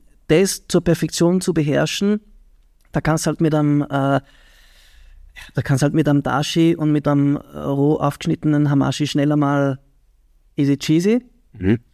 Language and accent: German; Switzerland; Ich bin in der Schweiz aufgewachsen, kann man sagen, 18 Jahre in der Schweiz.